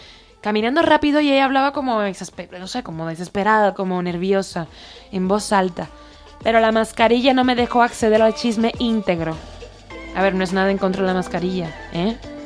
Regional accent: Cuba; tu viaje a Cuba, mi tierra, por cierto

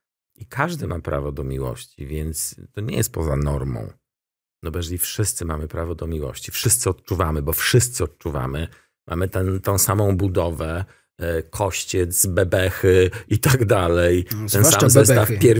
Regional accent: Warsaw, Masovian Voivodeship, Poland; Natomiast ja mam lat 55, jestem z Pragi, z Warszawy, więc jakby mam inne słownictwo.

